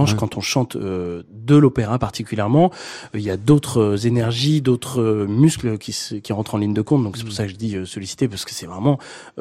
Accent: Lyon, Auvergne-Rhône-Alpes, France; ils avaient bloqué l'auditorium de Lyon avec l'orchestre l'orchestre d'opéra de ma ville natale

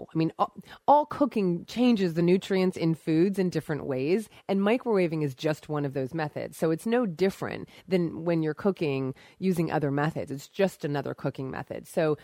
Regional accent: Summit, New Jersey, United States; Beth, I grew up in Summit in Livingston, and my husband's from Randolph, so I know Morristown well and love it.

